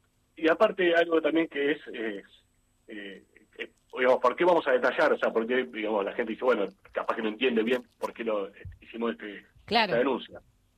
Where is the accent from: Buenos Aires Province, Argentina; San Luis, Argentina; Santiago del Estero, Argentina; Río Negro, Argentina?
Buenos Aires Province, Argentina; Lanús; yo vivo en Lanús, ¿no? Yo soy de Lanús. Estoy a 20 minutos del obelisco.